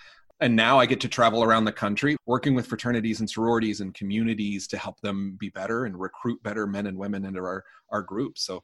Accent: Cape Cod, Massachusetts, United States; I'm from Cape Cod.

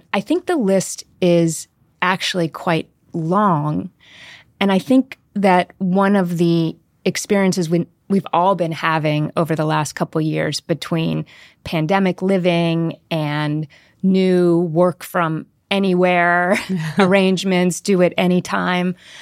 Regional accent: Cincinnati, Ohio, United States; Curtis and I grew up together in Cincinnati, right across the street from each other.

